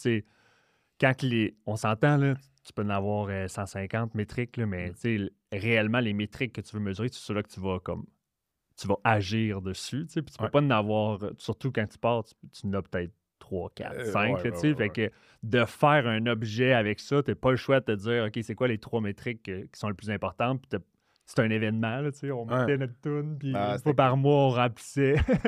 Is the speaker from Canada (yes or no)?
yes; Quebec, Canada; Puis Jacob, on se connaît de Matane, on les deux, on vient de la Gaspésie.